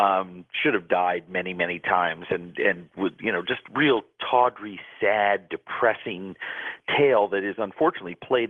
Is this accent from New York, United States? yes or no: yes; New York City, New York, United States; You know, I'm born and raised in New York City, went to, you know, always involved in the food business.